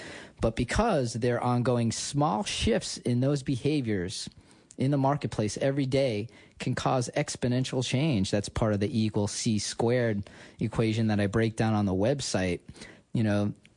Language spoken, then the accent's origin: English; New York, United States; Yeah, I'm a New Yorker. I grew up, you know, watching them pollute the Hudson.